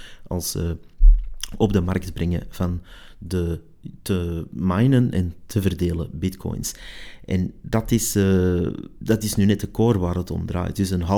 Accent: Belgium; Al hebben wij nog extra troeven als Belgen die dan ook weer niet zijn uitgespeeld.

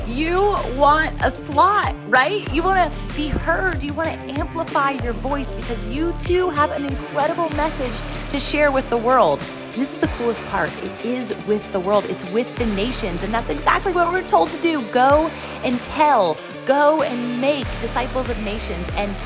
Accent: Virginia Beach, Virginia, United States; It'll be in Virginia Beach, Virginia, and that's my hometown. That's a lot of our team's hometown, and so we're excited to welcome you here, our home.

